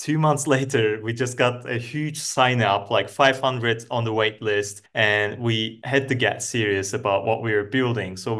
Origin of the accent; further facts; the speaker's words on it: Berlin, Germany; English is a second language; Hi, I'm from Germany, Berlin